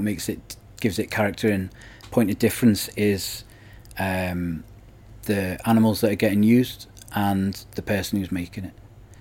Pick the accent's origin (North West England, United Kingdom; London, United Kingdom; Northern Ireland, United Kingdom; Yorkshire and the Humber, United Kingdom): North West England, United Kingdom; Liverpool; Growing up in Liverpool, you just don't associate that kind of thing at all with this area.